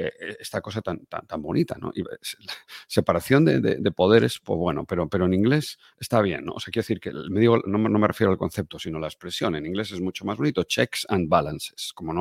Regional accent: Spain; En España, en la España que yo conocí, en la España de niño, en la España franquista

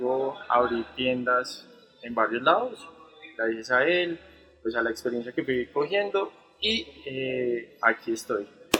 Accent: Colombia; No sabía tomar un café, siendo colombiano no sé tomar café

